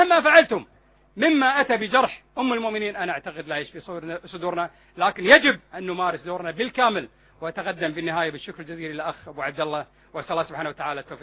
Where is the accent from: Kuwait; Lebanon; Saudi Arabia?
Kuwait; من النواب اللي موجودين عندنا بالكويت، ومن ييسر له اموره هنا في الكويت